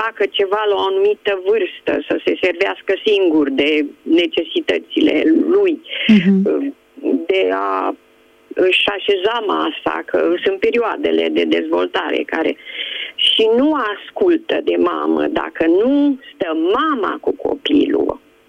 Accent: Bucharest, Romania; din București.

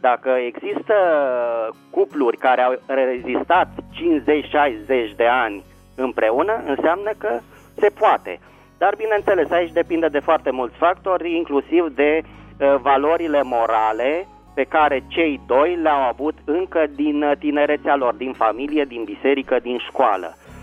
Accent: Bucharest, Romania; din București.

